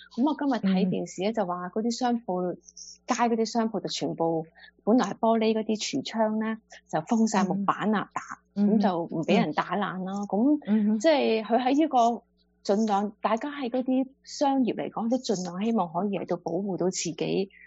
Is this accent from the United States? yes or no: yes; United States; 我哋其實我哋美國人真係應該要好團結咯。